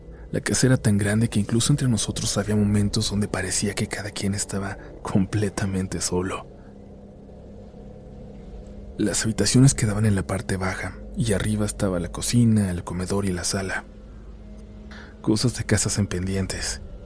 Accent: Chile; Yo soy chileno, nacido y criado allá, y durante buena parte de mi vida trabajé en minería en distintos países.

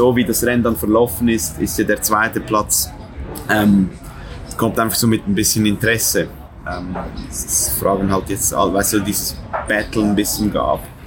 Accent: Solothurn, Switzerland; ich bin durch Olten gefahren. Das ist eine Stadt, fünf Minuten von meiner Heimatstadt.

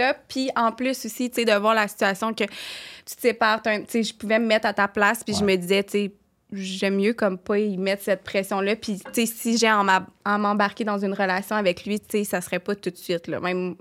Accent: Trois-Rivières, Quebec, Canada; now in Montreal, Canada; moi, je venais de déménager à Montréal, là. Tu sais, je viens de Trois-Rivières.

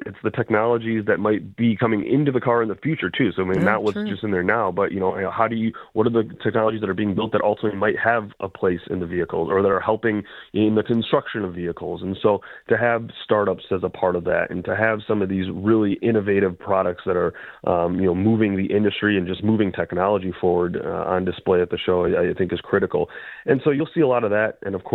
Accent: Detroit, Michigan, United States; I grew up in Metro Detroit, and I went to auto shows as a kid

